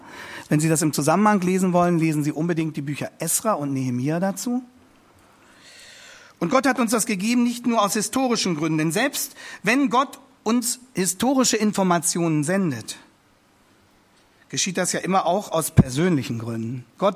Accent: Hannover, Lower Saxony, Germany; landen sie schließlich zunächst in Thüringen und dann im Raum Hannover. Dadurch wurde Hannover dann auch meine Heimat.

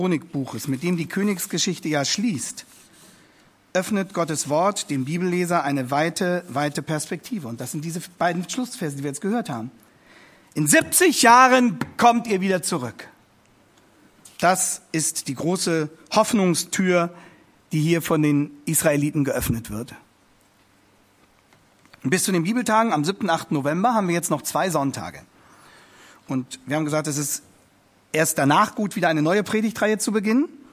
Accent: Hannover, Lower Saxony, Germany; landen sie schließlich zunächst in Thüringen und dann im Raum Hannover. Dadurch wurde Hannover dann auch meine Heimat.

